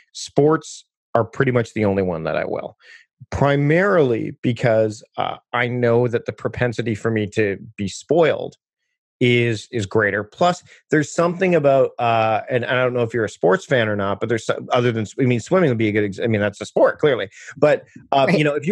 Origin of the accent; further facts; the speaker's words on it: Ontario, Canada; I grew up near Toronto, where it's, very much a live to work mentality.